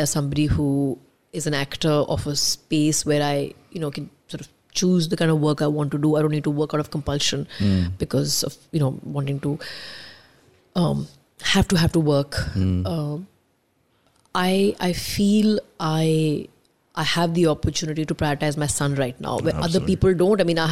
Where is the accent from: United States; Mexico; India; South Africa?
India; Chandigarh; if you're looking for a candidate, I'm from Chandigarh, I'd be happy to throw my hat in the ring.